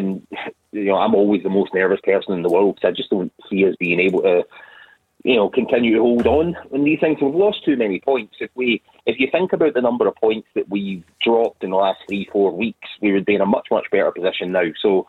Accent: Paisley, Scotland, United Kingdom; I'm from Paisley, so it's the first time that I'm going to go see

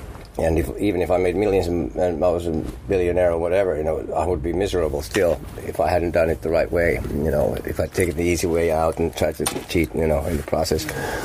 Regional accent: Finland; Yeah, I'm glad I'm from Finland

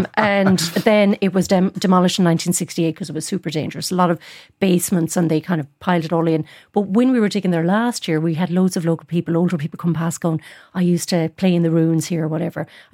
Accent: Munster, Ireland; But like in the countryside where I grew up in Tipperary, very close to an area in County Limerick called Lochgar.

